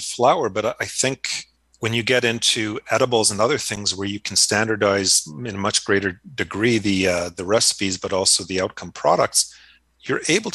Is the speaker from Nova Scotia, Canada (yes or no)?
no; Montreal, Quebec, Canada; now in West Coast, Canada; I grew up in Montreal